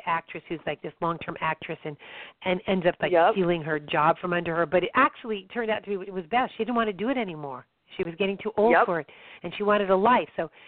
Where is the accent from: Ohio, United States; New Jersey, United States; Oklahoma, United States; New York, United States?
New York, United States; Well, that fits for Georgia, but I'm from New York.